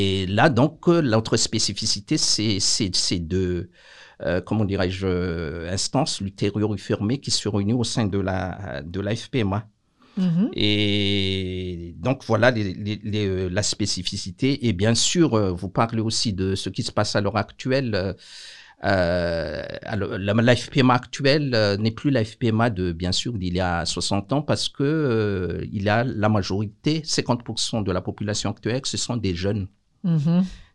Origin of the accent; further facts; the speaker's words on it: Madagascar; je suis né à Madagascar. J'ai été élevé dans une famille chrétienne. J'ai effectué mes grandes parties de mes études à Madagascar